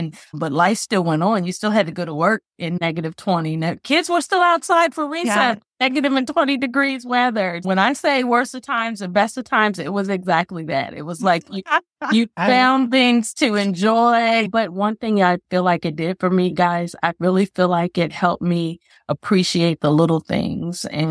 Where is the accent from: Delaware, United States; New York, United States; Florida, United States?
Delaware, United States; moved away as an adult; also born or lived in Mildenhall, England; So I moved all the way from Delaware, the first state, to England.